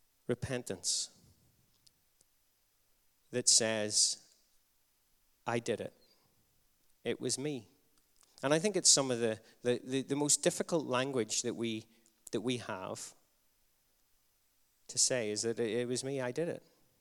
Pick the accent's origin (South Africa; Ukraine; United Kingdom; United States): United Kingdom; Carrickfergus, Northern Ireland; Bangor's quite a small town. I grew up in Carrickfergus, which is a smaller town.